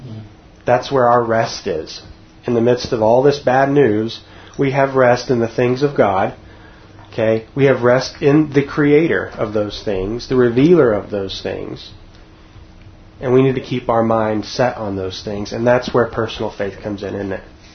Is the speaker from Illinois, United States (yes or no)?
no; Texas, United States; also born or lived in Canada; I came from Texas to Colorado, and I got that dose. I went from, you know, Texas to Canada, and I got the Americans are the problem